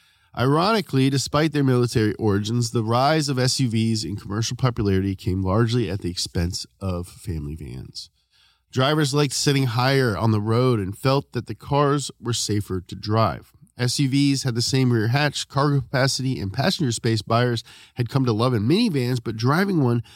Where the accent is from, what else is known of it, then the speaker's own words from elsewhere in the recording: Louisville, Kentucky, United States; Cardinal red. I'm from Louisville. We love cardinal.